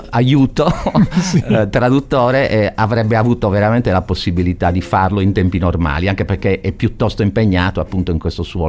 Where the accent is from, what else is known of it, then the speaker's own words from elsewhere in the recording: Cagliari, Sardinia, Italy; È, lo dico da cagliaritano, uno squarcio su Cagliari